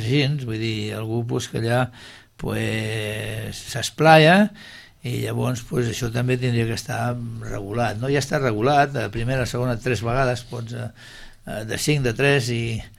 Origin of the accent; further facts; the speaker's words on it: Sitges, Catalonia, Spain; born there; jo m'estimo Sitges i he nascut a Sitges.